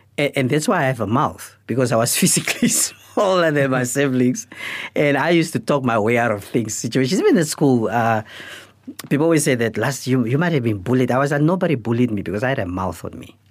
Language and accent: English; Grootfontein, Otjozondjupa, Namibia; when I grew up in Grootfontein, the town had about just over 3,000 residents.